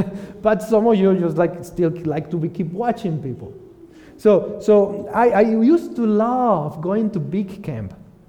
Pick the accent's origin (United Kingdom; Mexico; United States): Mexico; I would go to the shopping centers where I grew up in Mexico, big shopping centers